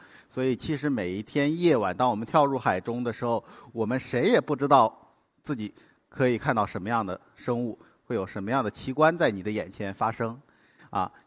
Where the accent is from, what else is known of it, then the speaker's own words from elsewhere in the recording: Hainan, China; 我是从小在海南生长的，我还没有学会走路之前就已经在海边到处乱爬，到处乱游泳了。